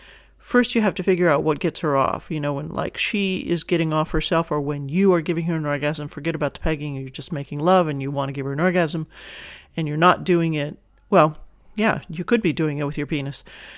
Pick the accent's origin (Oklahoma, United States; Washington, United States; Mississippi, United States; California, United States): California, United States; San Fernando; that popped out because I was raised in San Fernando.